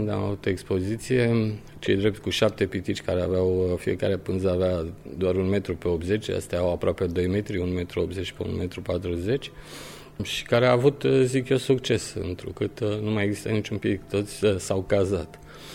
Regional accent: Bucharest, Romania; born there; also born or lived in Paris, France; M-am născut în 68, în București. Am urmat Academia de Arte Plastice din București, după care am plecat în Franța în 1995, unde am lucrat la Paris

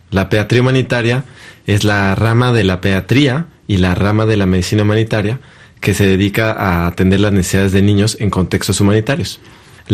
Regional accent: Mexico; En mi imaginario como mexicano era

